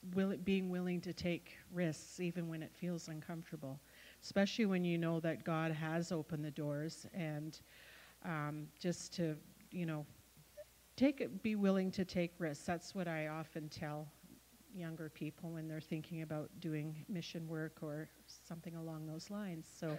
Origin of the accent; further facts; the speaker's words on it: Ottawa, Ontario, Canada; I came from Ottawa. I grew up in one house. I had two parents with great jobs. I had a wonderful church, Bethel, in Ottawa.